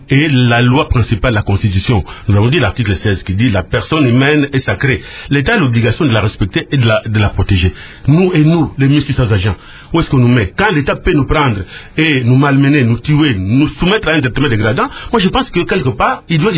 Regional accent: DR Congo; nous nous disons quand même nous aussi que nous sommes des Congolais.

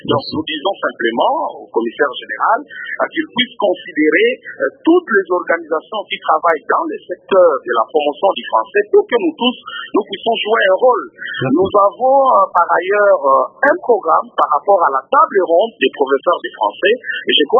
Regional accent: DR Congo; chez nous, en République démocratique du Congo

